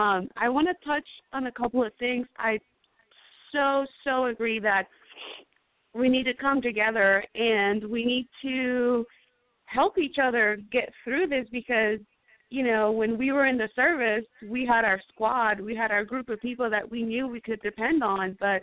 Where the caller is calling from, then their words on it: Sacramento, California, United States; I'm actually calling from Sacramento, California.